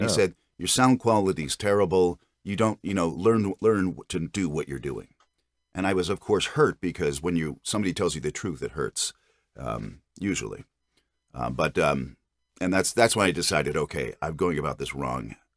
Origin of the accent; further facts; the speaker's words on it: Philadelphia, Pennsylvania, United States; born there; also born or lived in Washington, D.C. / San Francisco; now in California, United States; Well, I'm from the East Coast, like so many of us. I was born in Philly, and my family still live back there in South Jersey.